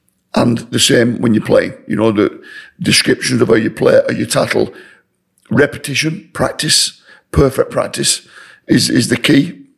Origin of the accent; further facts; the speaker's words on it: Wigan, North West England, United Kingdom; I wanted to stay at Wigan, my hometown club.